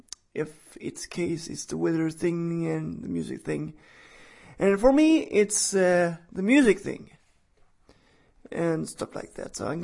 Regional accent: Sweden; English is a second language; and I am from Sweden.

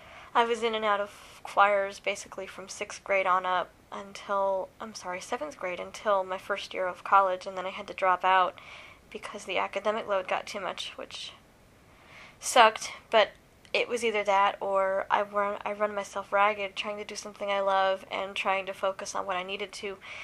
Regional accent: East Coast, United States; now in Missouri, United States; I grew up mostly on the East Coast. Well, I did grow up on the East Coast. I had never lived in a different time zone until I moved here to Missouri.

